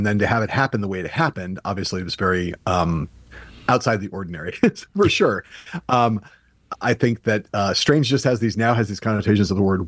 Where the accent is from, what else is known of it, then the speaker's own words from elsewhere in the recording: Los Angeles, California, United States; Plus, you guys are based in L.A. That's my hometown, so I'm always happy to be somewhere on the airwaves of the Southland.